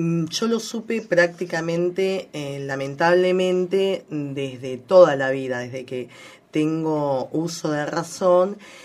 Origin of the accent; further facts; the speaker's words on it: Buenos Aires, Argentina; yo toda la vida me crié en Buenos Aires, uh-huh. donde vivo actualmente, fue toda mi vida mi residencia.